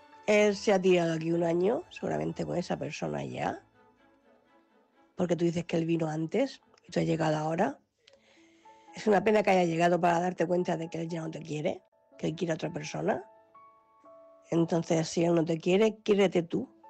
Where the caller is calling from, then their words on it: Cartagena, Region of Murcia, Spain; corresponsal de Cartagena.